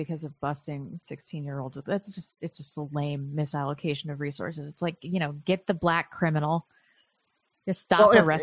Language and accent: English; St. Louis, Missouri, United States; Okay, so I was from St. Louis, but I lived in West County, so it was the white area.